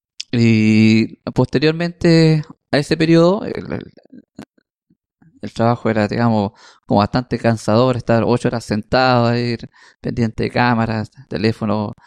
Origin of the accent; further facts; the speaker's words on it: San Bernardo, Santiago Metropolitan, Chile; born there; Bueno, nacido en San Bernardo.